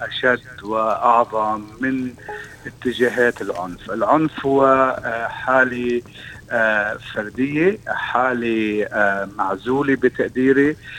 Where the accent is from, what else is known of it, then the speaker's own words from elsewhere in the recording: Lebanon; moved away; يعني أنا كمهاجر لبناني ونحن كمهاجرين عرب،